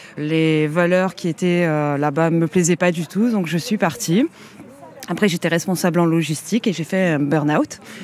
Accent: North, France; Moi, je ne viens pas d'ici, je viens du Nord.

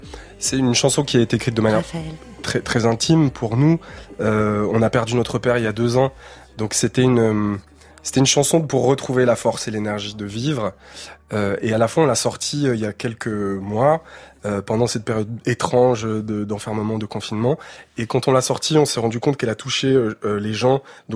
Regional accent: Saint-Étienne, Auvergne-Rhône-Alpes, France; on vient de Saint-Étienne, Terre Noire, c'est un quartier de Saint-Étienne

